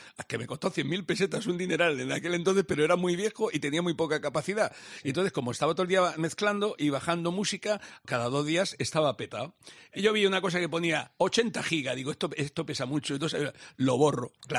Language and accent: Spanish; Cartagena, Region of Murcia, Spain; yo soy de Cartagena de Murcia